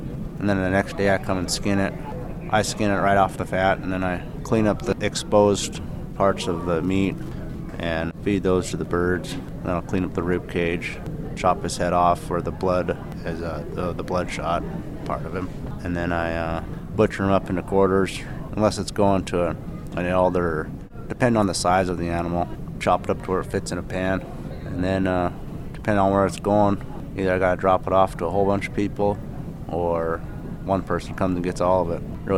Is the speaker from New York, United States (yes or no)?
no; Yakutat, Alaska, United States; I grew up in Yakutat, Alaska. I'm 33 years old now. I've been out of the state several times, spent winters in Washington, Utah, Hawaii, but I always find myself back in Alaska.